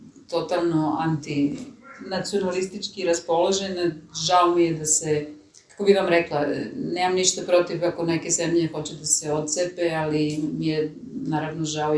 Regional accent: Spain; Ja ako imam nešto da ljudi blago osjete da možda nisam Španac, baš kao što kad me vide nikad ne misle da sam Španac, jer ne ličim na Špance. Recimo, ja francuski i engleski imam perfektan naglasak

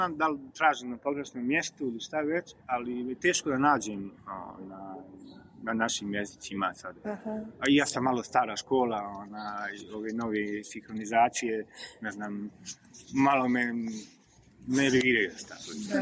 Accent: Bosnia & Herzegovina; now in Spain; Nekako mi je logično da kajem Bosni, iz Bosne sam

